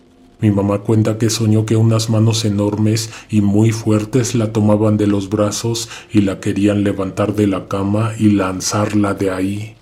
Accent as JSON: {"language": "Spanish", "region": "Morelos", "country": "Mexico", "tie": "born or raised there", "said": "Yo crecí en un pueblo en Morelos"}